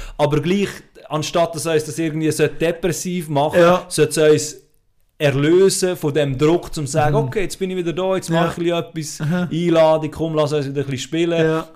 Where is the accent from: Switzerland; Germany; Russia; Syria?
Switzerland; dort könnten wir bei uns in der Schweiz schon ab und zu mal ein bisschen den Stock aus dem Arsch nehmen